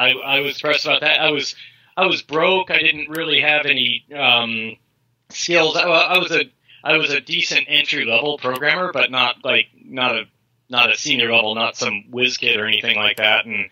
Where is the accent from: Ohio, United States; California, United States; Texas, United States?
California, United States; No, I was from California.